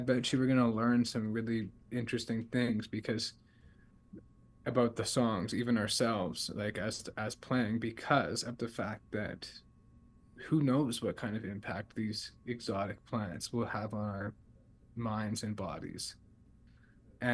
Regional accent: Matlock, Manitoba, Canada; also born or lived in Gimli; I grew up in Matlock and Gimli

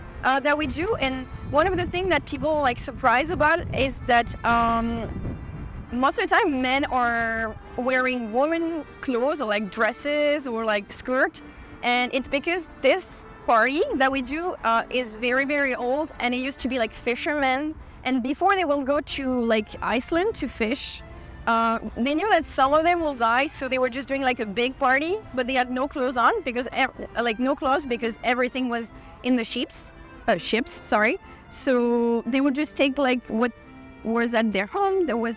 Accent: Dunkirk, Hauts-de-France, France; now in Canada; I'm originally from Dunkirk, which is a city in the north of France. It's pretty famous for the Second World War because there's actually also a movie about it. And one of the biggest traditions where I'm from, it's called the Carnival.

